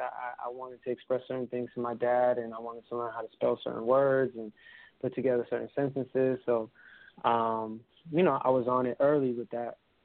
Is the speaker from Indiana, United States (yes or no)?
no; Bronx, New York, United States; I grew up born and raised in the Bronx, so it was a lot of, like, rap battles and stuff